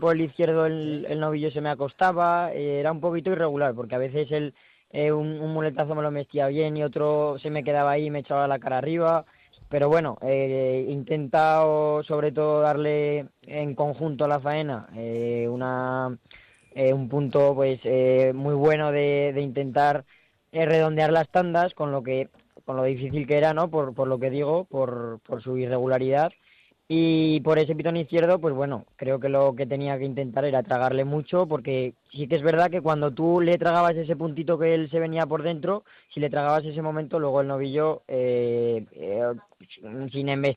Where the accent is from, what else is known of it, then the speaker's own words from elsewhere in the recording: Biota, Aragon, Spain; Biota, mi pueblo es Biota.